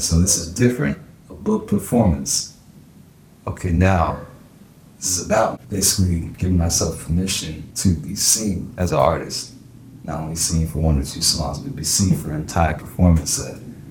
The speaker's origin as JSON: {"language": "English", "town": "Tampa", "region": "Florida", "country": "United States", "tie": "born or raised there", "also_born_or_lived": "England", "said": "I grew up really everywhere, but I was born in England. We moved around quite a few years until my parents got divorced. My mom took my younger brother and I. We settled in Tampa, Florida for about 11 years until I joined the military myself."}